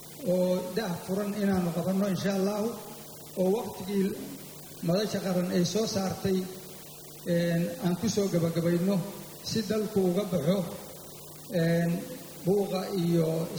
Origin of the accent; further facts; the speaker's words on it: Bosaso, Bari, Somalia; born there; waxaan ku dhashay magaalada Boosaaso waxaan wax ku bartay dalka gudihiisa